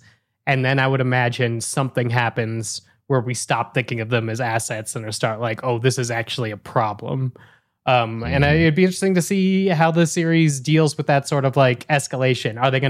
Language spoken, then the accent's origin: English; Denver, Colorado, United States; I'm from Denver. We still talk about the Gunnison crater.